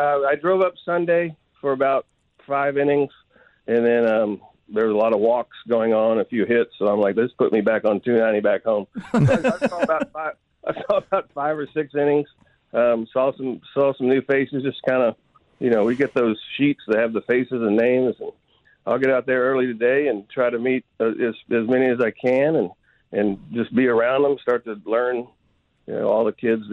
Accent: Texas, United States; You can't be more excited for my hometown team. The Astros are doing it again

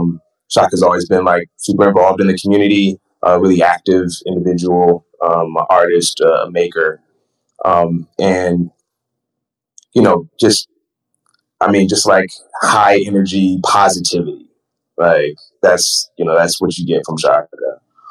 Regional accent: Shaker Heights, Ohio, United States; I grew up in Shaker. Not wholly, but I graduated from Shaker, you know, went to Shaker Heights High School. I lived like right on the border, in the Low Mine, across the street from the Sunoco Station off Lee Road.

